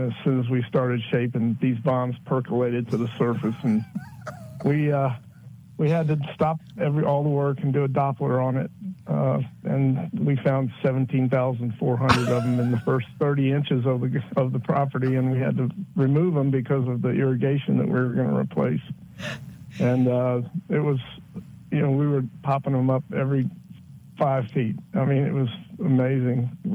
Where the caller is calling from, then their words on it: Richmond, Virginia, United States; I'm calling in from Richmond, Virginia.